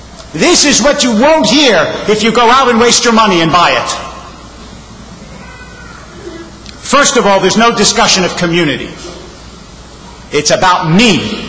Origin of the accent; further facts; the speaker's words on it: Harrisburg, Pennsylvania, United States; born there; It's because I was born in 1958 in Harrisburg, Pennsylvania